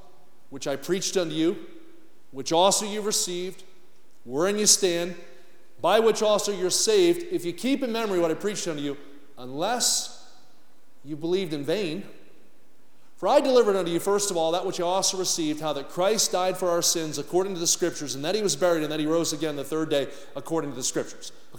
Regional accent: New Jersey, United States; When I grew up in New Jersey, we were members of a United Methodist Church that had embraced modernism.

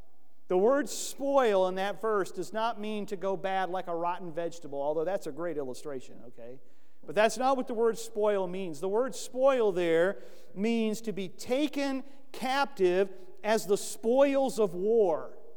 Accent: Florida, United States; Remember when I was a kid growing up in Florida, you know, you'd walk into a room in the middle of the night, turn a light on

